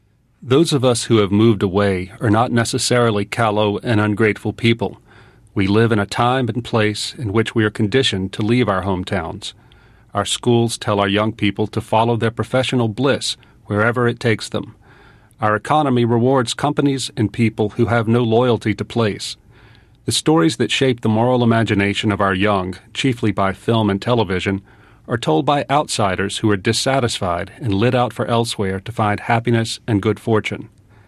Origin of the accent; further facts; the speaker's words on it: St. Francisville, Louisiana, United States; But for all intents and purposes, St. Francisville is my hometown. It's right in the middle of plantation country on the Mississippi River, about half an hour north of Baton Rouge.